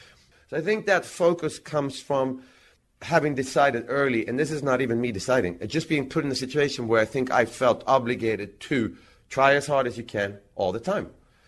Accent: Växjö, Kronoberg County, Sweden; English is a second language; I was doing clinics for kids in Växjö, in my hometown, and the coach for these kids, and they were like anything from 7 to 10, the coach was a year older than me.

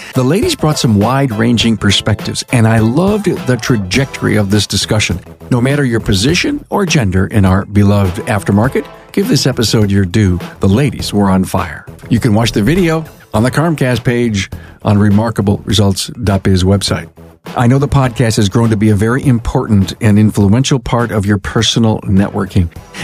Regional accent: Buffalo, New York, United States; I'm from Buffalo. I think you all know that.

